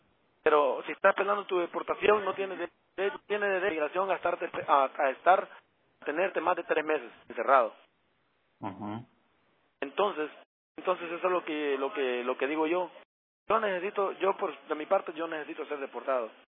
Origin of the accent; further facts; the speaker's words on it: Honduras; yo soy la única persona aquí de Honduras, yo soy hondureño.